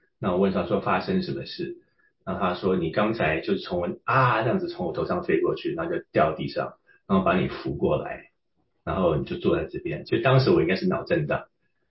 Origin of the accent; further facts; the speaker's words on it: Taipei, Taiwan; 小学是在台北，一个丽人小学，是一个私立小学。